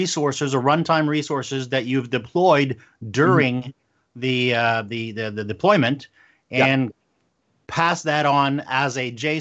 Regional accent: Canada; I am a Canadian

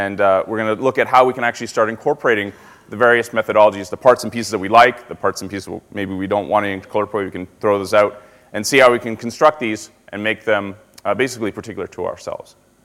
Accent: Canada; I'm originally from Canada, so it should make for an interesting dynamic up here.

